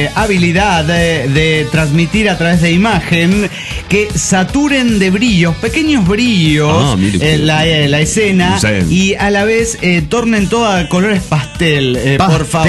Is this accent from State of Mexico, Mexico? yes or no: yes; Nezahualcóyotl, State of Mexico, Mexico; yo soy de Nezahualcóyotl, yo del Estado de México, chilango nacimiento y no de Monterrey.